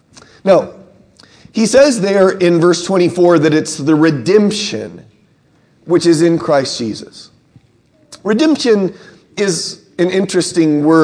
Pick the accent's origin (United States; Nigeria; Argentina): United States; California; I'll tell you where I learned about redemption was growing up in California.